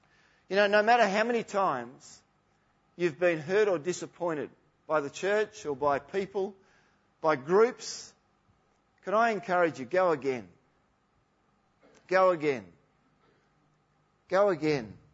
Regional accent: Harvey, Western Australia, Australia; I came from Harvey to boarding school for a couple of years

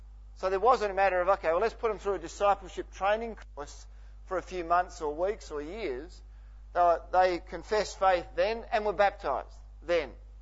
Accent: Harvey, Western Australia, Australia; I grew up in Harvey, a little country town, and was part of a Church of Christ there

